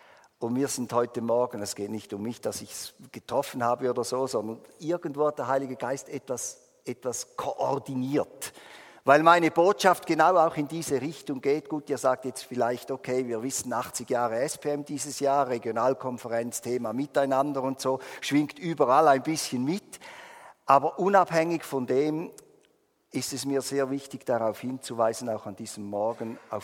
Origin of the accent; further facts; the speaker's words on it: Switzerland; Meine Mutter war ja Italienerin und ich bin halber Italiener, nicht halb, also vom Blut her halber, aber ich habe das doppelte Bürgerrecht, also ich bin eben ein ganzer Italiener und ein ganzer Schweizer.